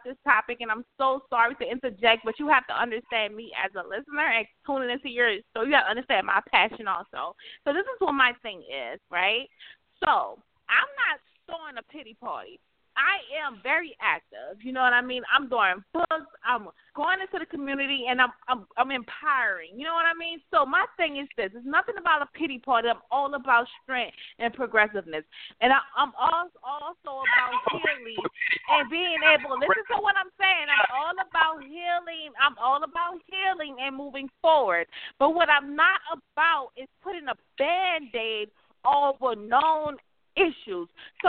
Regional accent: Texas, United States; I'm from Texas, and I know about it.

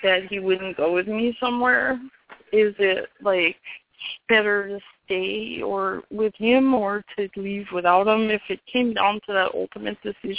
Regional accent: New York, United States; Well, the Geographic's been since I've been in Southern California. I'm actually from New York

